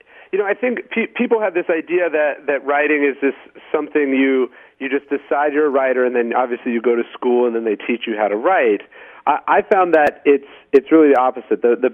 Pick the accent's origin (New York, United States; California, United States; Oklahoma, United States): California, United States; Sacramento; because I grew up in Sacramento, and one, there's not that much to do there, and two, I was a diehard Kings fan